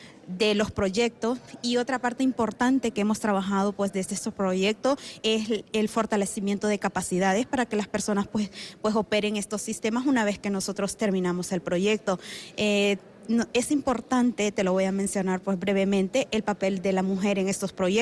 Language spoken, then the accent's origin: Spanish; Honduras; Vengo de Honduras, también nosotros estamos ejecutando un proyecto para 4 comunidades